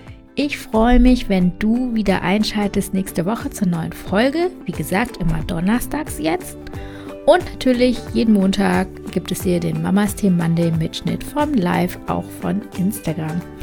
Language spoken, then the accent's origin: German; Germany; also born or lived in India; Und zwar bin ich in Indien geboren. Ich wurde aber adoptiert und lebe in Deutschland, seitdem ich 1 Jahr alt bin.